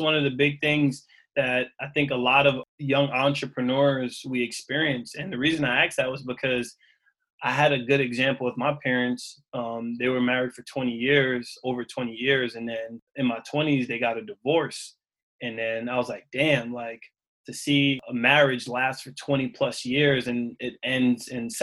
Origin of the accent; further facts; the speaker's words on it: Queens, New York, United States; Like growing up in Queens, I thought having multiple relationships at one was the way to go.